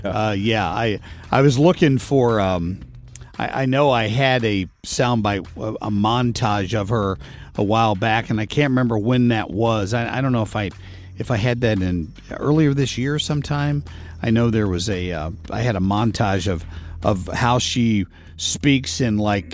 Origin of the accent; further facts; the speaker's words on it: Cincinnati, Ohio, United States; I grew up in Cincinnati. A lot of my relatives live in Kentucky